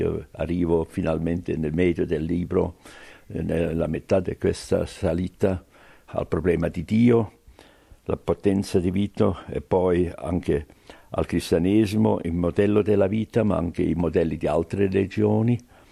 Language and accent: Italian; Switzerland; In salita, come svizzero io dico, con il passo lento e regolare dello scalatore